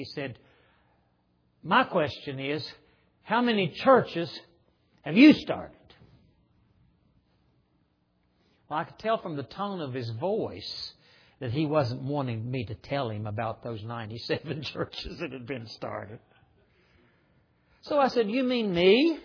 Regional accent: West Virginia, United States; I was in a church one time in my home state of West Virginia

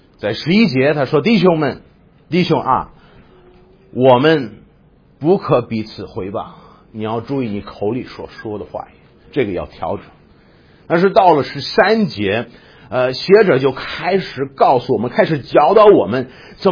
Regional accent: Tennessee, United States; 上完这个我要回我老家，在田纳西那边要开始学这个工程师的这个专业

